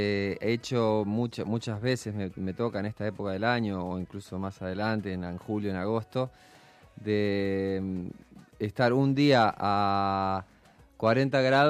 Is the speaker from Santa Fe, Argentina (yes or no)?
yes; Rosario, Santa Fe, Argentina; born there; ahí en Rosario, en el Monumento a la Bandera, que es donde yo nací además